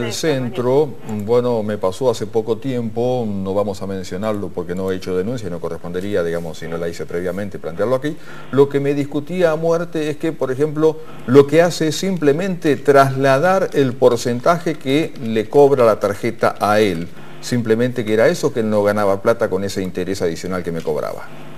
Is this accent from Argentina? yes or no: yes; Argentina; Somos argentinos y siempre tratamos de, bueno, sacarle ventaja o de encontrarle la vuelta.